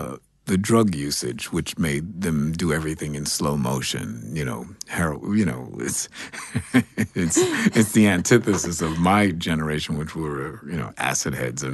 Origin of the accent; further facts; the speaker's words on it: New York City, New York, United States; I grew up here in New York City. I'm a Greenwich Village kid.